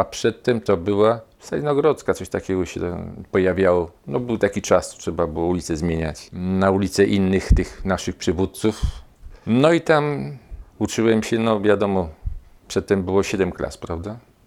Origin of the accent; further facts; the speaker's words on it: Kraków, Lesser Poland, Poland; rodowity Bronowianin. Tutaj się urodziłem i dalej są jeszcze te Bronowice małe. Mieszkałem przy ulicy Bronowickiej 87. Przedtem to była Aleja Wyspiańskiego 49